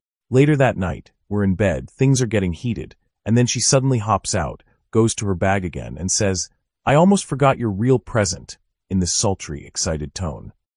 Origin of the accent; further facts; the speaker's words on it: Latvia; English is a second language; now in United Kingdom; I'm originally from Latvia and also speak Russian. After moving to the UK, I went on a few dates with an English girl.